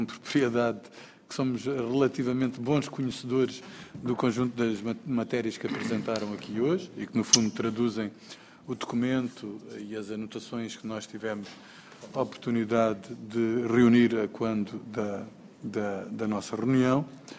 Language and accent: Portuguese; Algarve, Portugal; Eu sou do Algarve